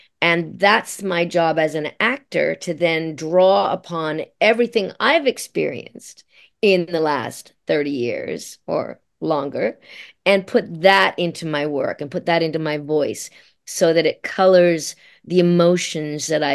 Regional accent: Australia; now in Canada; my life growing up in Australia, in the bush, in the outback in Australia, coming over to Canada, America, all around the world

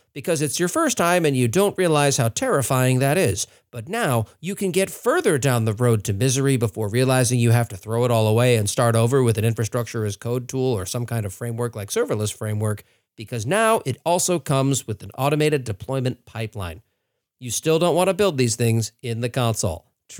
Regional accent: United States; because as an American

